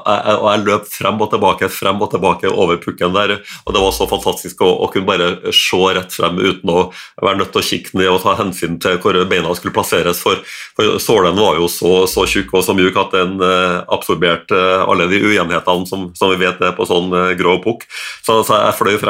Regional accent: Levanger, Trøndelag, Norway; jeg født og oppvokst på Levanger i det som het for Nord-Trøndelag før

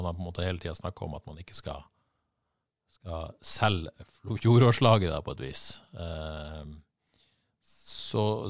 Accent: Bergen, Vestland, Norway; Og det synes jeg for så vidt må være greit som bergenser

